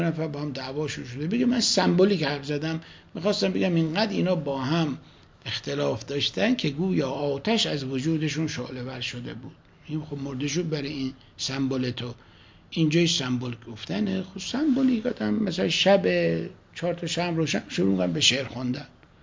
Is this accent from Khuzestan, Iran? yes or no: yes; Dezful, Khuzestan, Iran; ما رئیس قطار گفت کجایی هستی؟ گفتم دسپولی.